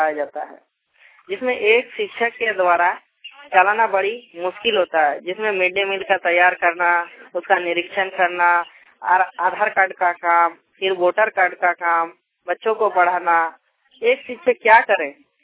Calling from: Kaliyapur, India; मैं कालियापुर गांव से बोल रहा हूं।

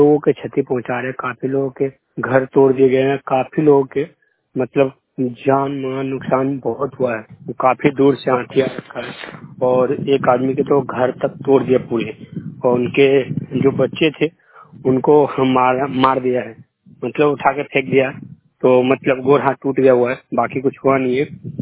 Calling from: Bihar, India; बिहार से और मैंने खबर लेकर आया हूँ

